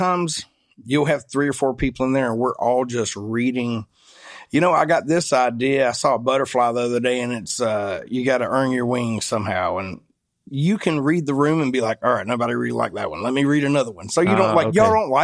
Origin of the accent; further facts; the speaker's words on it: Georgia, United States; Where are you from? And I'm like, I'm from Georgia.